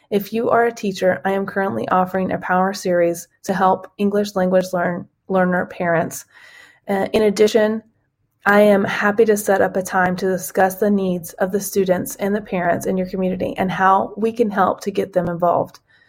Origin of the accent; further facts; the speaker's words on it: Indiana, United States; When I returned to my home state of Indiana after living abroad